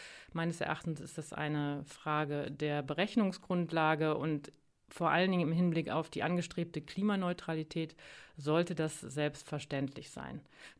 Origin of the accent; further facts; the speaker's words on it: Bovenden, Lower Saxony, Germany; also born or lived in Southern Germany; Ich bin in Bovenden aufgewachsen, war dann zwar 20 Jahre in Süddeutschland, bin aber seit 2011 zurück